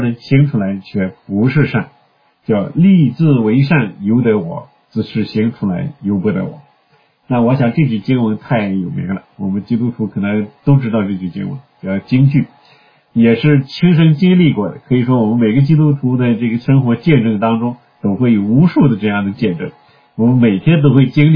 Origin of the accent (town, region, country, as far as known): China